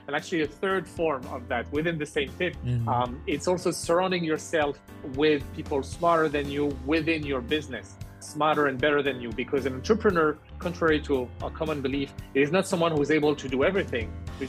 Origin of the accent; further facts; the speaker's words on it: France; also born or lived in Canada; I'm only 32. So I was actually, just for some background, I was born in Canada. I grew up in France. My parents are, or my family is actually in large part Algerian. So I have three type of roots and three passports, actually, three citizenships